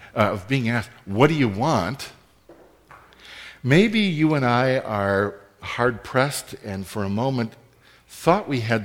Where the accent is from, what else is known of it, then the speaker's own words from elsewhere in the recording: Sheboygan, Wisconsin, United States; my family and I made our semi-annual pilgrimage to my hometown in Wisconsin. And if I speak with a native tongue, I would say we went to Sheboygan, Wisconsin. That's how we talk back there, by the way.